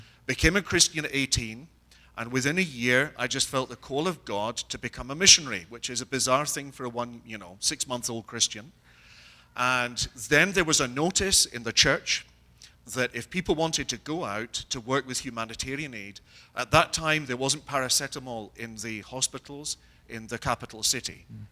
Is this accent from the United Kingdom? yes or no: yes; Scotland, United Kingdom; I'm from Scotland.